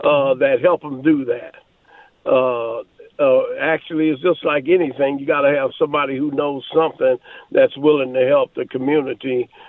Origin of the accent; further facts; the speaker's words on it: Minneapolis, Minnesota, United States; growing up in North Minneapolis and not always being a pastor